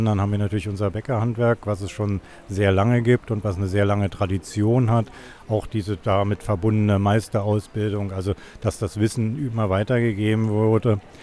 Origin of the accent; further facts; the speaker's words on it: Berlin, Germany; Ich komme aus Berlin, da gibt es ja dieses typische Berliner Landbrot, so ein kräftiges Roggenmischbrot.